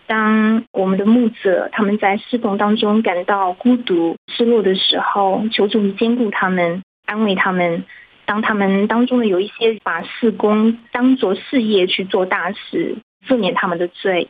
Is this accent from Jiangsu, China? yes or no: yes; Jiangsu, China; 大家平安，我是江苏的